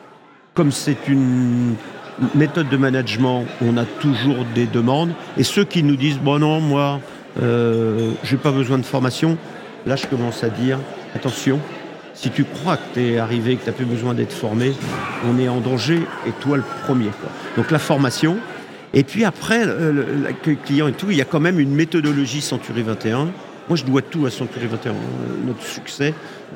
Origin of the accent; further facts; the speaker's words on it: Le Mans, Pays de la Loire, France; now in Rouen, France; Alors, je suis natif du Mans, c'est le début de l'aventure, et maintenant j'habite à Rouen.